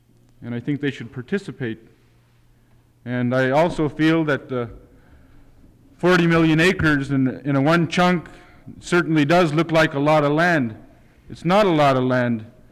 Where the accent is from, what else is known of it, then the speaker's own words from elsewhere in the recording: Hughes, Alaska, United States; and I'm from Hughes.